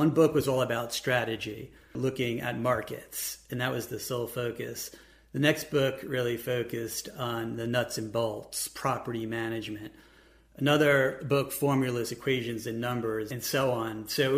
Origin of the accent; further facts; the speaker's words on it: New York, United States; now in Columbus, United States; I'm originally from New York. I'm now in Columbus.